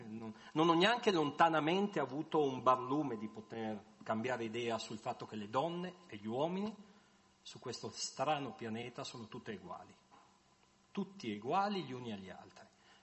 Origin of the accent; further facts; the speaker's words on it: Pordenone, Friuli-Venezia Giulia, Italy; born there; io mi sento friulanissimo, però sono nato a Pordenone.